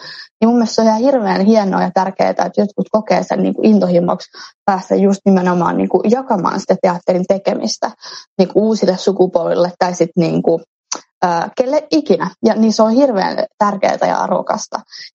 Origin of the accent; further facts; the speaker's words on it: Espoo, Uusimaa, Finland; also born or lived in Helsinki; kun mä ala-asteella muutin siis Helsingistä. Perheen kanssa muutettiin Helsingistä Espooseen.